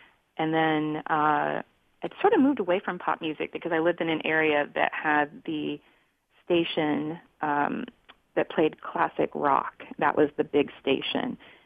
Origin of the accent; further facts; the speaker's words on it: Indiana, United States; moved away as an adult; I grew up in Indiana. I lived in Indiana until I was almost 30, actually.